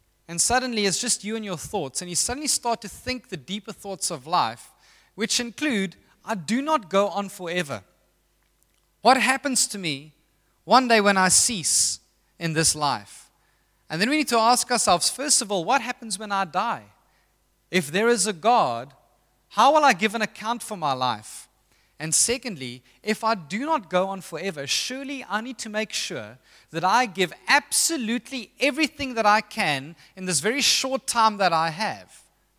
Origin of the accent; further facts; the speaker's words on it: Pietermaritzburg, KwaZulu-Natal, South Africa; also born or lived in Umhlanga; My wife and I actually both from Natal. I grew up in Maritzburg and in Mschlange.